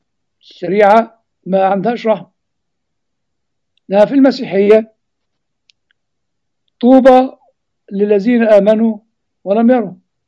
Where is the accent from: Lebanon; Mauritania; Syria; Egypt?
Egypt; هو الكلام ده كان بيتقال عندنا في مصر من حوالي 30-40 سنة، وربما لسه بيتقال.